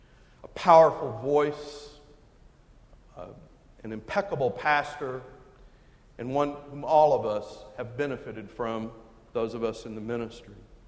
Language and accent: English; Texas, United States; accent: Texan; also born or lived in Oklahoma; but I hail from Texas. You may hear it in the accent. When I was pastoring in Washington, D.C., they never let me forget it. But I was also reared in Oklahoma